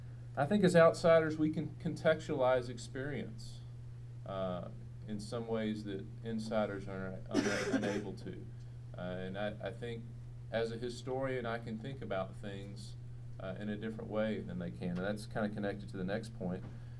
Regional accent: Texas, United States; I did not tell her I was from Texas.

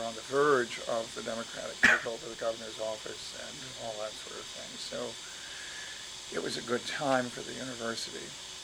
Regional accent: Wisconsin, United States; But I was from Wisconsin. I was a good boy.

